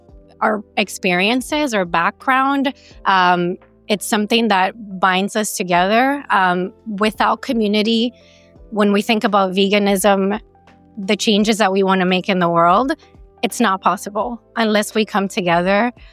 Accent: Miami, Florida, United States; also born or lived in New York City; so I'm originally from Miami, but I lived in New York City for a bit.

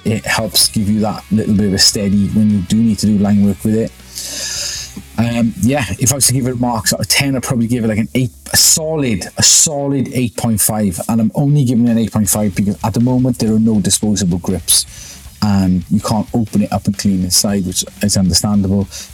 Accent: Wales, United Kingdom; I'm not Spanish. I'm Welsh.

